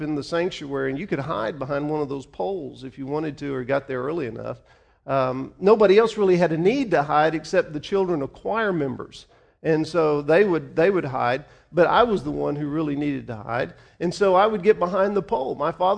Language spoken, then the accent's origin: English; the South, United States; Now, I grew up in the South, and as a result of that, when I was growing up, you said yes, sir, and no, sir.